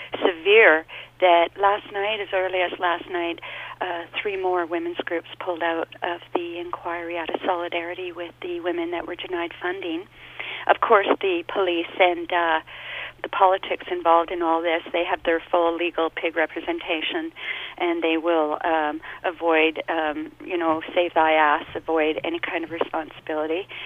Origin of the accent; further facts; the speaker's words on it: Port Coquitlam, British Columbia, Canada; when I was growing up in Port Coquitlam